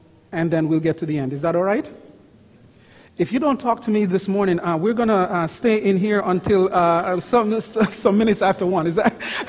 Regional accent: Bronx, New York, United States; It's no different than me coming to you and say, hi … I'm from the Bronx.

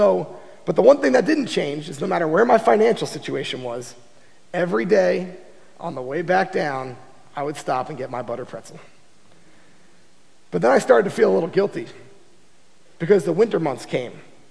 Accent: Smithtown, New York, United States; I grew up in Smithtown, New York. You know, I growing up, we moved there in third grade.

